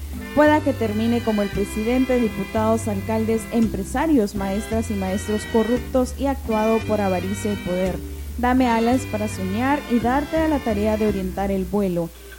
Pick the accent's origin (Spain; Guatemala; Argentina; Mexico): Guatemala; Así que como guatemaltecos, ¿verdad?, tenemos la tarea